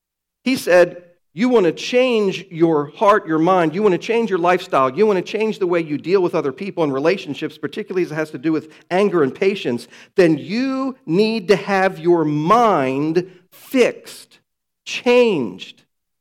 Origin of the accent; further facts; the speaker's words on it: Baltimore, Maryland, United States; I grew up in Baltimore. It wasn't like that when I was growing up. But it's like that now.